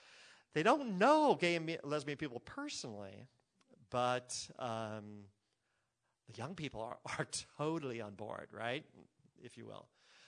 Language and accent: English; Kansas City, Missouri, United States; now in San Francisco, United States; I come from Kansas City and Stuart's from Milwaukee originally.